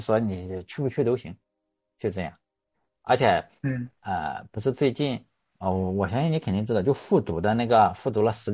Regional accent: Shandong, China; 我们这里最好的大学就是山东大学嘛，我老家这里

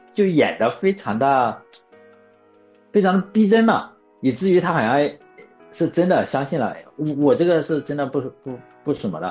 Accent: Shandong, China; 可能在我们山东这边，像我们这边出去玩的话是不带老婆嘛

